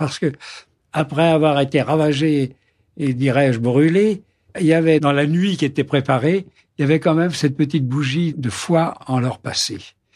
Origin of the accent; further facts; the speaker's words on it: Chamalières, Auvergne-Rhône-Alpes, France; born there; mon père est né à Besançon. Moi, je suis né à Chamalières parce que mon père était chez Michelin à l'époque, qui était Clermont-Ferrand. Enfin, bref, voilà. On est des Alsaciens de la France de l'intérieur, comme on dit.